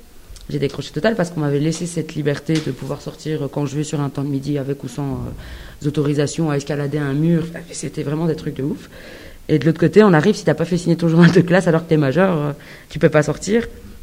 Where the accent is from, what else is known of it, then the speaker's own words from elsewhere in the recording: Belgium; j'ai grandi en Belgique, je parle que français. Enfin, à l'époque, je parlais que français.